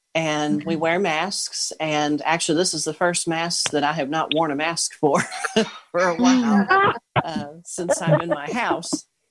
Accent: Owensboro, Kentucky, United States; I'm from Owensboro, Kentucky.

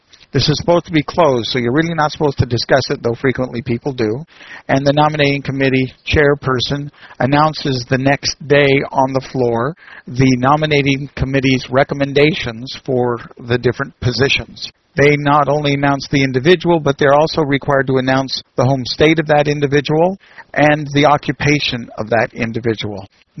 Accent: Massachusetts, United States; The chair of this year's committee happens to be from my home state here of Massachusetts, Judy Cannon.

